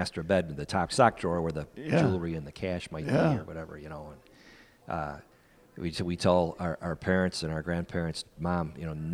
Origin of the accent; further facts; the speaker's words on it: Chicago, Illinois, United States; I grew up in Chicago, yeah.